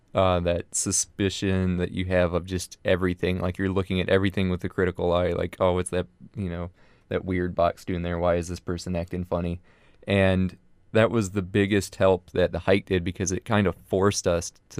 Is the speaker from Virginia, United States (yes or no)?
no; Georgia, United States; So I grew up in Georgia, and mm-hmm. you know, obviously I knew about the Appalachian Trail because that's where it starts.